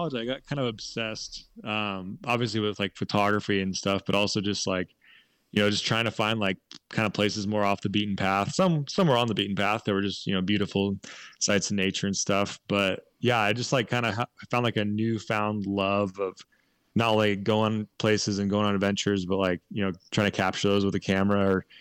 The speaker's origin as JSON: {"language": "English", "region": "Oregon", "country": "United States", "tie": "born or raised there", "said": "I grew up in Oregon and went to college up in Northern Oregon, where there's just, you know, hundreds and hundreds of them."}